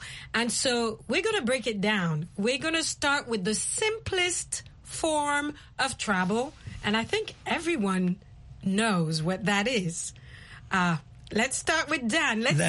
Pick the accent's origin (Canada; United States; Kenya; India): Kenya; I grew up with a lot of bicycles where I grew up in Kenya.